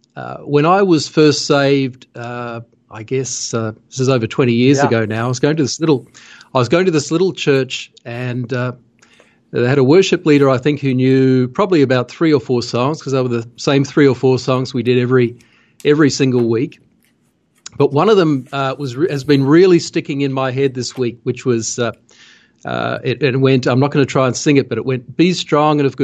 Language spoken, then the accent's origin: English; Australia; I'm from Australia. You probably guessed from my accent.